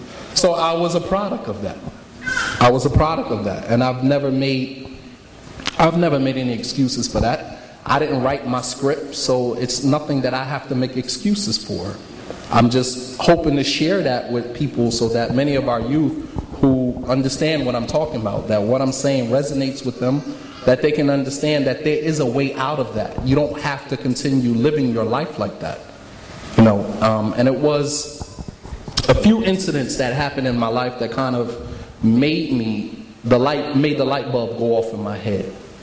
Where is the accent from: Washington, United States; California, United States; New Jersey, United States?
New Jersey, United States; Montclair; born there; I was born in Montclair, New Jersey.